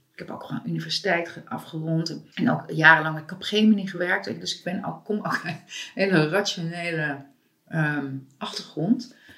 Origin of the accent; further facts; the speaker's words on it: Amsterdam, North Holland, Netherlands; Ik ben ook geboren in de Watergraafsmeer en opgegroeid. Mijn moeder is Filipijns en mijn vader is Nederlands. Mijn vader is ook geboren en opgegroeid in de Watergraafsmeer. Dus ik voel me wel echt heel Oost in Watergraafsmeer.